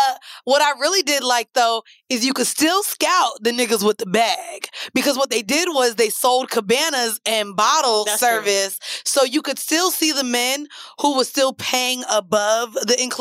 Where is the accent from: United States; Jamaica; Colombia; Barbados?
Jamaica; I like food better in Jamaica, but I'm Jamaican